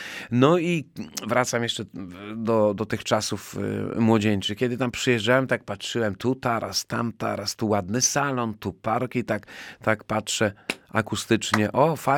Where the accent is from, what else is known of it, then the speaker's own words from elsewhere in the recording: Łomża, Podlaskie Voivodeship, Poland; Łomżanin albo Łomżyniak, może w ten sposób, jako Łomżyniak, proszę Państwa, z urodzenia, z wykształcenia, podstawową szkołę średnią tu realizowałem.